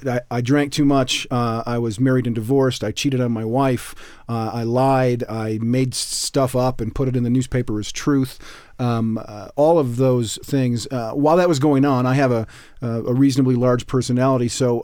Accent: Wisconsin, United States; Yeah, I'm a Wisconsin boy.

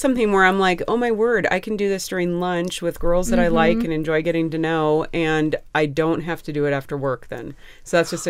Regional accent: San Jose, California, United States; also born or lived in Mountain View; now in Colorado, United States; That is my home. I grew up in San Jose in Mountain View, so you are in my stomping grounds.

